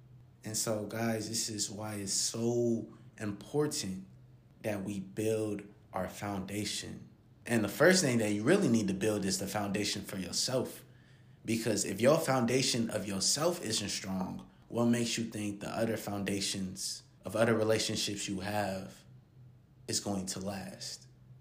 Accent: Columbus, Ohio, United States; This is going on back in my hometown, Columbus, Ohio.

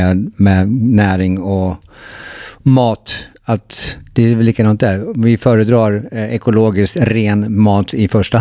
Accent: Sweden; okej, vad gör vi svenskar då? Vi är ju svenskar här.

